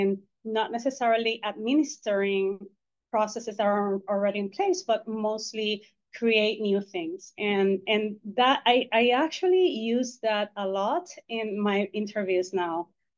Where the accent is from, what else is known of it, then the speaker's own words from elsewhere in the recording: Puerto Rico; because I am originally from Puerto Rico